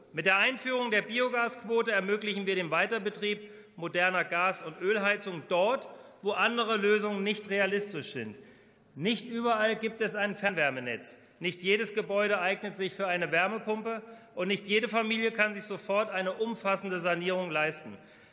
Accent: Wanfried, Hesse, Germany; den Stuhl des Bürgermeisters im beschaulichen Werratal in meiner Heimatstadt Wanfried

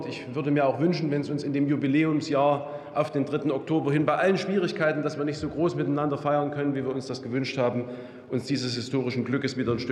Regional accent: Saxony, Germany; haben mein Heimatbundesland Sachsen und Brandenburg zum Saarland aufgeschlossen

